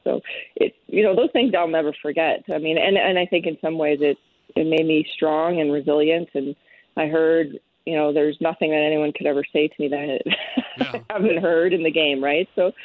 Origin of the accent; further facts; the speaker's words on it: Shaunavon, Saskatchewan, Canada; I think in my hometown in Shaunavon, we had